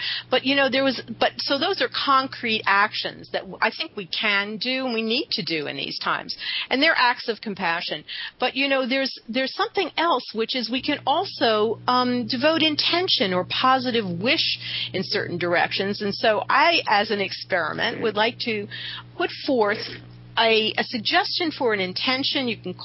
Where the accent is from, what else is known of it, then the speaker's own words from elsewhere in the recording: New York City, New York, United States; When I grew up in New York City, I used to, you know, go to baseball games